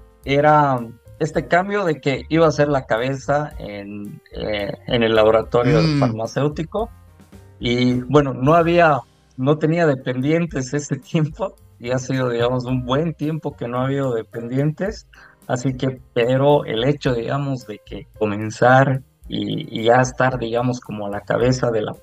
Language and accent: Spanish; La Paz, Bolivia; salí de la Universidad Católica Boliviana, sede de La Paz, yo soy de La Paz.